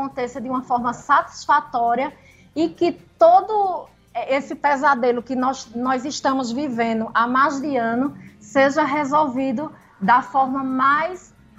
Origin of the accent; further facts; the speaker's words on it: Brazil; nós, como brasileiros, como parte integrante de uma sociedade